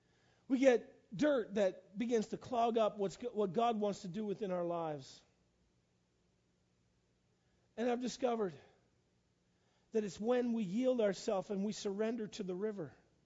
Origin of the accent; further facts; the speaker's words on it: Fredericton, New Brunswick, Canada; The river that flows through my hometown doesn't look like it's moving very fast when it comes through Fredericton.